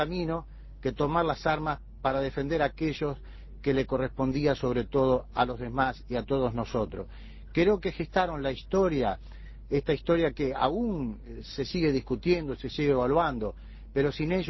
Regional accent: Santa Fe, Argentina; vivo en la ciudad de Santa Fe, mi ciudad de origen

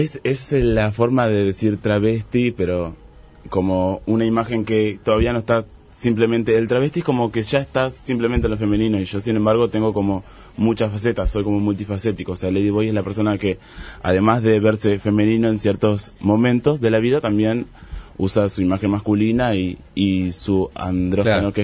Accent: Melo, Cerro Largo, Uruguay; also born or lived in Montevideo; Yo soy de Melo, aclaro eso porque la gente a veces se confunde. Yo nací en Montevideo, pero siempre me crié en Melo, soy de allá.

